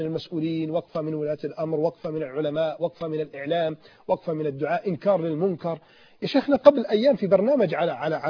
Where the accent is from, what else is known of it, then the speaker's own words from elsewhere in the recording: Alexandria, Alexandria Governorate, Egypt; أنا من الإسكندرية